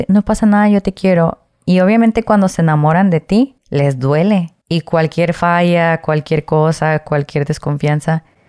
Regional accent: Guadalajara, Jalisco, Mexico; born there; also born or lived in United States; yo nací en Guadalajara... por cuestiones del destino, nos vamos a Estados Unidos, ¿no? Pero yo era ilegal. Deportan a mi papá y nos regresamos a México.

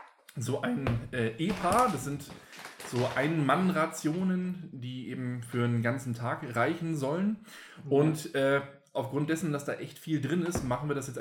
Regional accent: Germany; Ich find's legendär.

